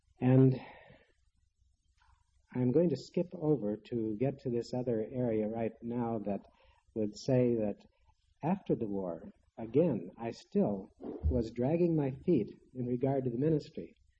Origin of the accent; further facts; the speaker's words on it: Kansas, United States; born there; I was born in Kansas, not, well, quite a ways from here, but where I used to watch the hawks soar